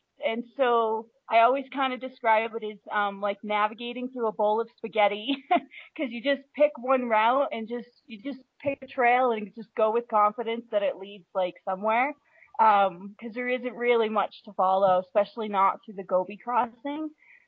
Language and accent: English; Canada; now in Alaska, United States; I was like, wow, I'm from Canada, but I'd been living in Alaska, and I really just didn't want to be that far north anymore.